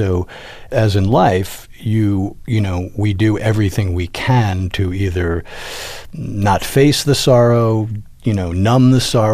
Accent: Rahway, New Jersey, United States; I grew up in, the very white suburbs of New Jersey

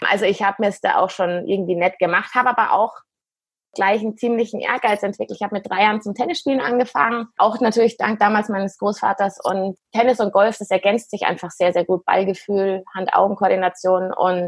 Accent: Munich, Bavaria, Germany; ich bin 39 Jahre alt, bin ein echtes Münchner Kindl mit beiden Eltern auch ursprünglich aus München, was ganz selten ist eigentlich.

